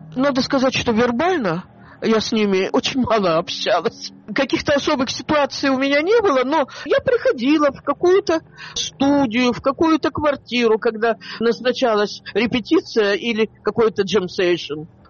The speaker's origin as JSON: {"language": "Russian", "region": "Moscow", "country": "Russia", "said": "… и я из Москвы, также из Москвы … из Питера"}